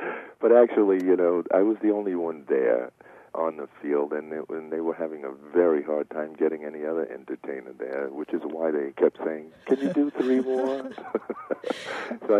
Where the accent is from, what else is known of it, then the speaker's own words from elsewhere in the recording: Brooklyn, New York, United States; basically I grew up in Brooklyn through the 50s as a teenager